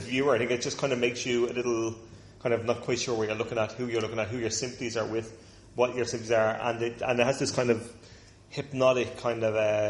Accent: Carlow, Leinster, Ireland; I'm from Carlow, yeah.

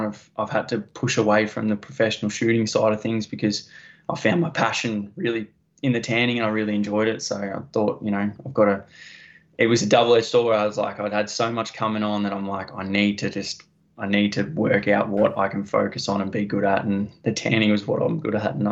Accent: Victoria, Australia; I am from Eastern Victoria, so born and bred, just pretty much an area out of the city from Victoria. I was very lucky. I grew up on an orchard.

